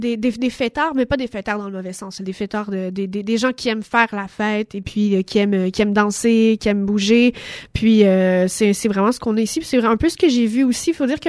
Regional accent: Quebec, Canada; Et moi, je leur répondais, « Oui, je suis québécoise. »

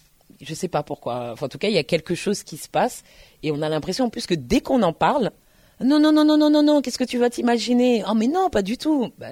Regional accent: Paris, Île-de-France, France; Et pire, moi, je suis parisienne. Donc, si je ne travaillais pas à Tours, je ne penserais même pas à Tours.

